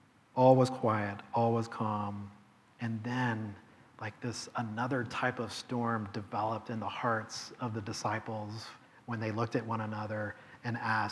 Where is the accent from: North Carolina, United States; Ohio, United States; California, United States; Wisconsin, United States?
North Carolina, United States; Charlotte; I grew up in Charlotte, and I had an uncle who had a home on Lake Norman.